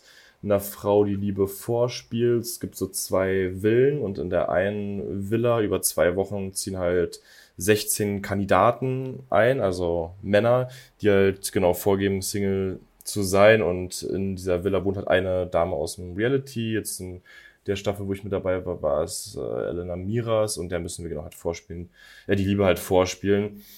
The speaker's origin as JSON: {"language": "German", "town": "Falkensee", "region": "Brandenburg", "country": "Germany", "moved": "as an adult", "lives_now": "Munich, Germany", "said": "ich bin jetzt mittlerweile 28. Ich komme ursprünglich aus Berlin, beziehungsweise Randbezirk Berlin aus Falkensee. Ist ein kleines Jahr schon fast Dörfchen, würde ich sagen. Bin letztes Jahr hierher gezogen nach München, wo ich jetzt auch schon seit anderthalb Jahren lebe."}